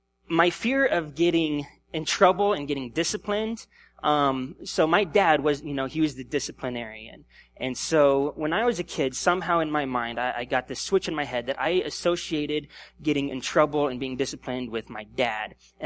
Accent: Colorado Springs, Colorado, United States; also born or lived in Ottawa, Kansas; So I was born in Ottawa, Kansas, 1984. And we moved to Colorado when I was just 1 year old. So we lived in Colorado Springs for about 11 years.

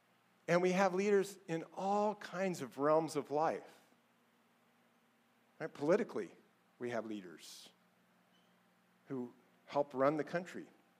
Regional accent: United States; I'm American. I've always been American.

